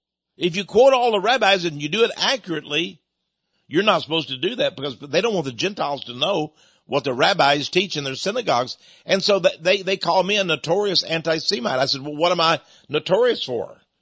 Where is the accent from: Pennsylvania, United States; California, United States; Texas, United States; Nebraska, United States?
Texas, United States; I'm from East Texas, a little town.